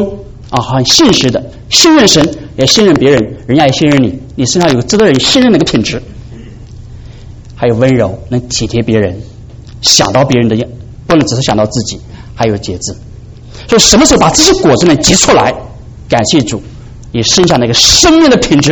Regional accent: Anhui, China; 我是安徽人呢、啊，你听我口腔就听得口音听得出来。

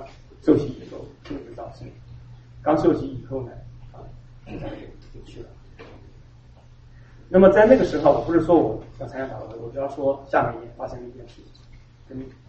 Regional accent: Nanjing, Jiangsu, China; moved away; 我们跟大家很多人都一样，从中国大陆出来，那你听我口音会发现说我是南京的粉红啊。

